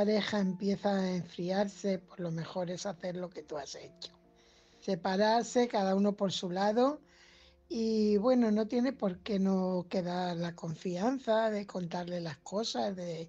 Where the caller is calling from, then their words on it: Fuenlabrada, Community of Madrid, Spain; corresponsal de Fuenlabrada.